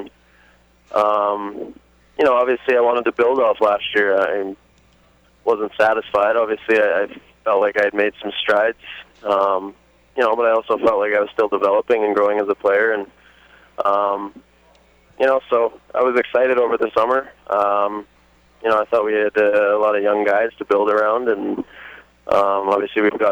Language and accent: English; Meadow Lake, Saskatchewan, Canada; I grew up in Saskatchewan, in Meadow Lake, Saskatchewan, and my parents ended up moving to Calgary a couple of years ago.